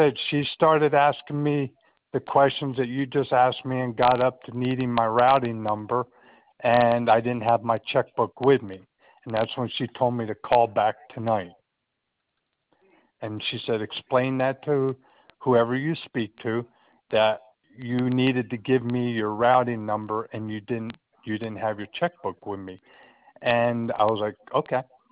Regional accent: Pennsylvania, United States; moved away as an adult; Because I'm born and raised in Pennsylvania, make a long story short. I worked for the state there.

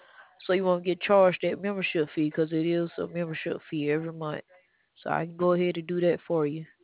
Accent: Alabama, United States; I'm from Alabama.

